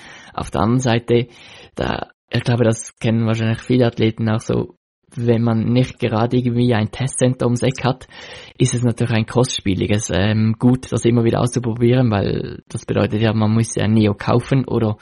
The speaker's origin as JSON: {"language": "German", "country": "Switzerland", "said": "als Schweizer"}